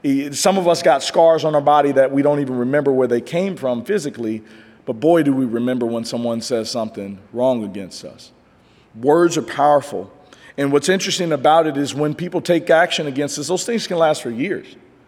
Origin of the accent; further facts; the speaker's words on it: Kansas City, United States; so growing up in Kansas City, we used to have this thing